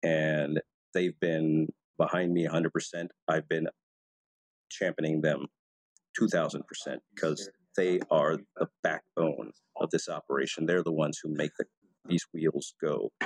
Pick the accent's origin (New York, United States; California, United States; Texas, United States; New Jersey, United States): Texas, United States; Right now I'm kind of doing a few little volunteer projects in my hometown with Veterans Committee here, and I'm always active in tapping into their outreach. Like I get emails from the Texas state here